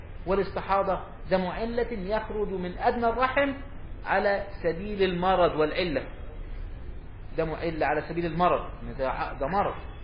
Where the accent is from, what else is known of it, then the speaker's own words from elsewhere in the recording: Egypt; عندنا في مصر الحامل طحيض